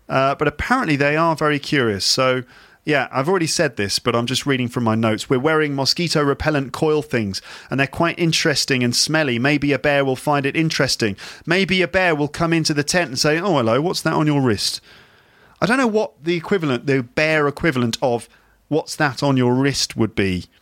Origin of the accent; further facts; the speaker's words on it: London, United Kingdom; accent: London; So I imagine that any bear meeting me as an Englishman and hearing my London accent wouldn't be that friendly, you know?